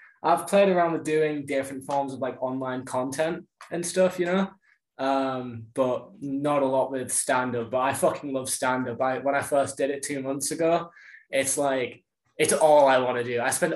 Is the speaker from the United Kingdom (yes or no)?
yes; England, United Kingdom; Yeah, I'm English. People often confuse my accent with either Irish or Scottish for some reason. I'm not sure why. But yeah, I'm English. I was born in England, always lived here.